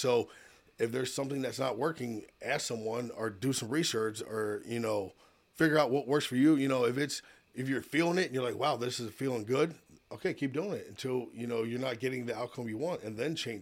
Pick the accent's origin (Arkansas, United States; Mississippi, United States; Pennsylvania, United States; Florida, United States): Pennsylvania, United States; Lancaster; So, I grew up in Lancaster, Lancaster City, outside. Like I said, I did graduate from Penn Manor, but went to some great school in the city